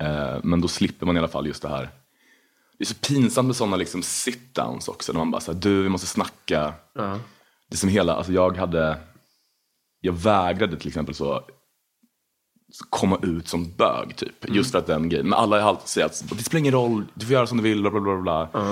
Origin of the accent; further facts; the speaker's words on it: Linköping, Östergötland, Sweden; jag är också uppvuxen så utanför Linköping på en sån liten.